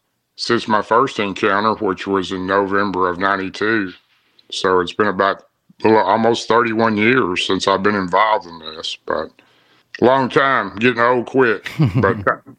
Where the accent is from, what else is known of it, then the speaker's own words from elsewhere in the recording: Tennessee, United States; Well, I'm from Tennessee, is where I've always lived, but I stay on the East Coast.